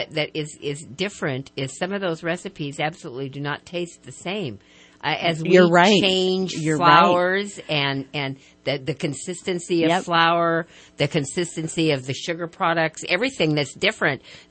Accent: Idaho, United States; I was born and raised in Idaho, and what we ate came out of the ground and out of our garden

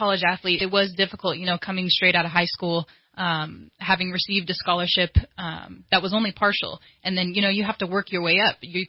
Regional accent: Kentucky, United States; born there; I was born in Kentucky, so I might like to end up somewhere over there.

